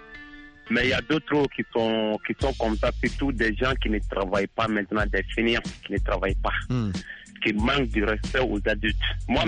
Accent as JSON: {"language": "French", "region": "Sikasso", "country": "Mali", "tie": "born or raised there", "said": "Moi, je suis né à Sikasso."}